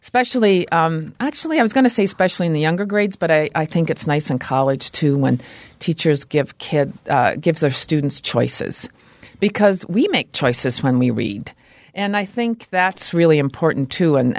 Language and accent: English; Scotland, United Kingdom; I was born and raised in Scotland, and I went through the British school system all the way up until I graduated from high school.